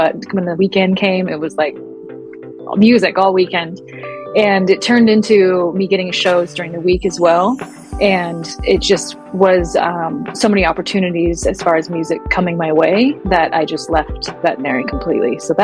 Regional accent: Browning, Montana, United States; So my background is, I'm originally from Browning, Montana.

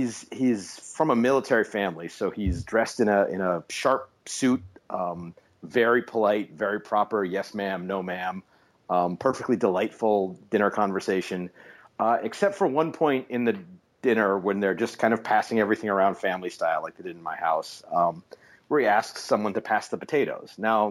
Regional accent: Alaska, United States; So I live in, and I grew up in Alaska

